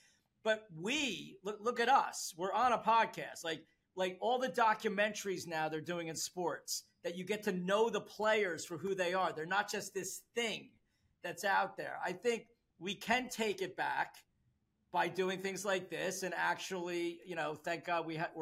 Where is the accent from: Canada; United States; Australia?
United States; New Jersey; Like, I'm from Jersey, right?